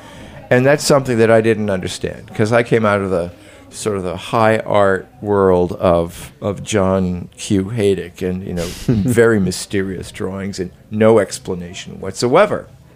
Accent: Chicago, Illinois, United States; I say I was from Chicago.

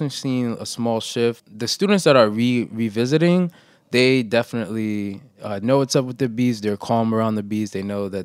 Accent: Brooklyn, New York, United States; also born or lived in Haiti; I was born in Haiti, but I was raised in Brooklyn.

